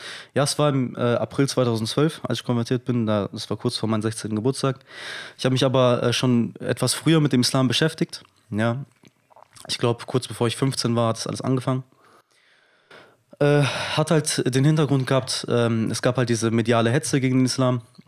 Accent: Frankfurt, Hesse, Germany; ich bin im Vorort von Frankfurt groß geworden, wo an sich sehr viele Muslime leben.

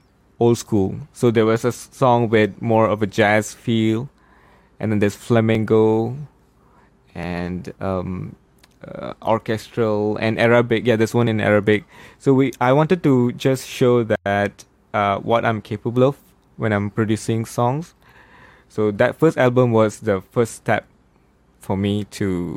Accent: India; I'm an Indian, actually.

